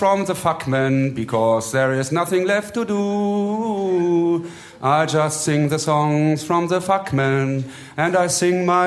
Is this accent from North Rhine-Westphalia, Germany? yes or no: no; Braunschweig, Lower Saxony, Germany; Ich komme ja aus Braunschweig in Norddeutschland, Niedersachsen.